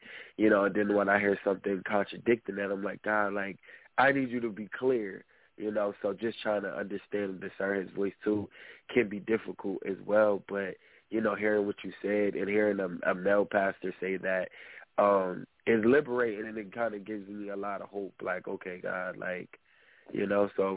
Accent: Trenton, New Jersey, United States; I'm actually from Trenton, New Jersey

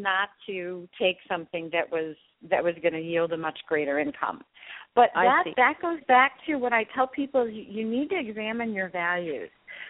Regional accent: St. Louis, Missouri, United States; No, I actually started in a rural area. I'm from St. Louis, but I started in a more rural area when I started with the university

